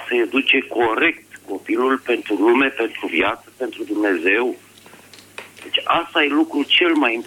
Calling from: Bucharest, Romania; Vă sunt din București

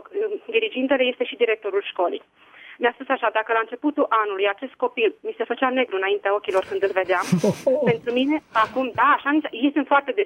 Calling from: Madrid, Community of Madrid, Spain; și vă sunt de la Madrid.

